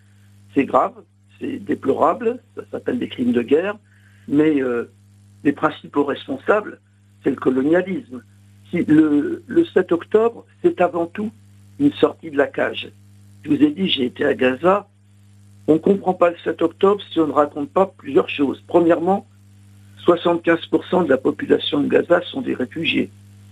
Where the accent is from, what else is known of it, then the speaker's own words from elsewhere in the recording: France; puisque nous sommes Français